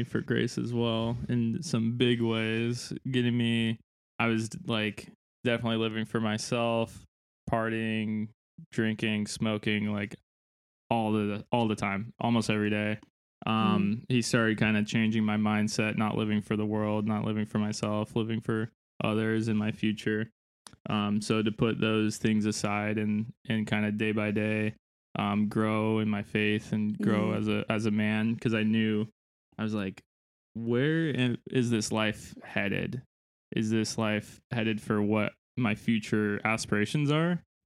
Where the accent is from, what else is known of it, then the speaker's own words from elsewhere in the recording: Gilbert, Arizona, United States; also born or lived in Dallas; Well, I was born in Dallas and then moved to Gilbert when I was two.